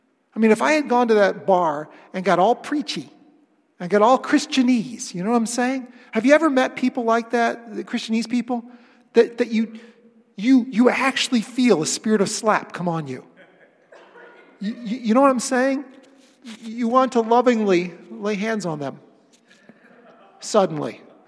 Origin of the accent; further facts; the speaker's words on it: Webster, New York, United States; a bunch of the gang were going to get together at a sports bar in Webster, New York, my hometown.